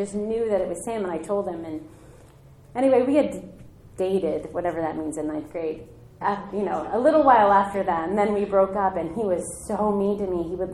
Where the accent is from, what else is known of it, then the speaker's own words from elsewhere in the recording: New York, United States; born there; I was born in New York in 1976